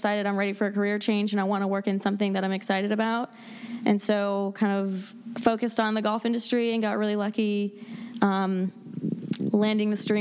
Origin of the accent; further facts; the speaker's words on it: Sarasota, Florida, United States; Well, I grew up in Sarasota, Florida.